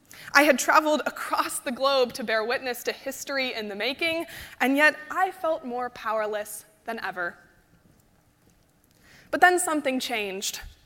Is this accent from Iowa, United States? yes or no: no; Utah, United States; I'll admit, growing up in Utah, I often felt that I lived in the wrong place at the wrong time to be an environmental activist.